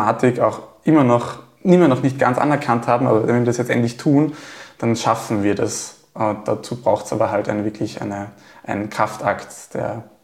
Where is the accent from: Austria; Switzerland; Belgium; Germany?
Austria; Gallneukirchen, Upper Austria; Also ich komme aus Gallnerkirchen, die Mühlkreisautobahn, die A7.